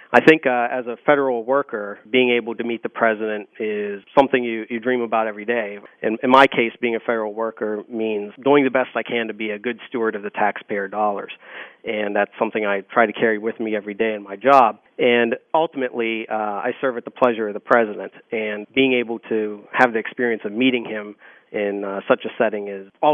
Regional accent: Pittsburgh, Pennsylvania, United States; especially I grew up in Pittsburgh

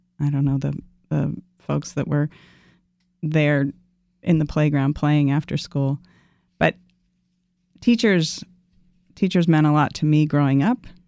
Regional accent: Baltimore, Maryland, United States; So I grew up in Baltimore. I was the only girl. I have three brothers

